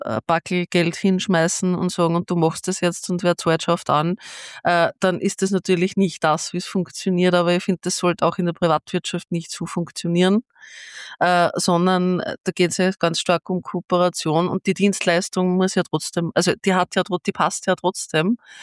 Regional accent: Ebensee, Upper Austria, Austria; Ich komme ursprünglich aus der Gemeinde Ebensee.

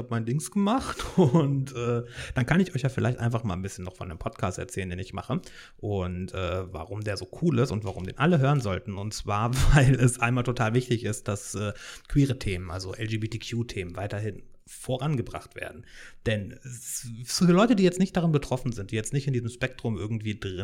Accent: Hanover, Lower Saxony, Germany

